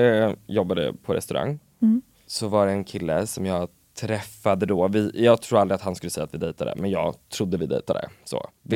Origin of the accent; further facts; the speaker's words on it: Örebro, Örebro County, Sweden; Jag är ju från Örebro.